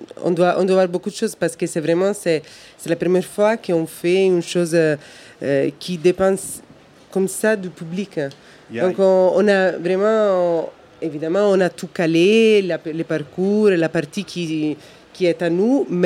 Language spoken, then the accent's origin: French; Italy; On est italien.